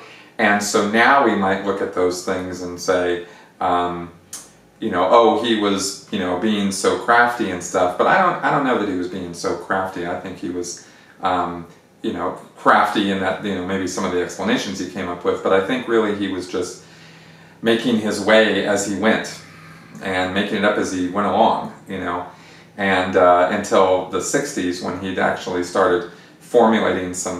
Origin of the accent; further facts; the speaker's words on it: Pasadena, California, United States; he had a mansion, a very large house, about 5 minutes from where I grew up in Pasadena.